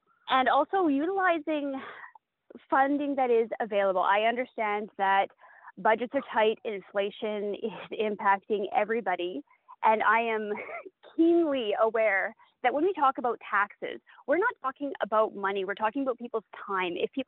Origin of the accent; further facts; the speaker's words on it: Smithers, British Columbia, Canada; I grew up in the Bulkley Valley. I grew up in Smithers